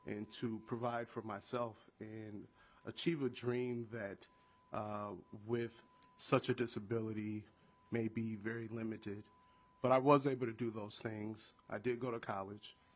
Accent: Minneapolis, Minnesota, United States; I am born and raised in Minneapolis.

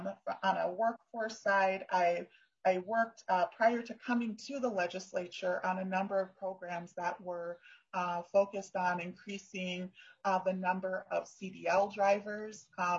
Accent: St. Paul, Minnesota, United States; I grew up in St. Paul

